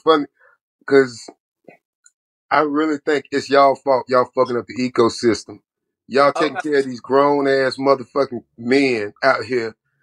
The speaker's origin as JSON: {"language": "English", "region": "Florida", "country": "United States", "said": "Like, I'm from Florida, and I lied and said I went to Morris Brown, but I didn't."}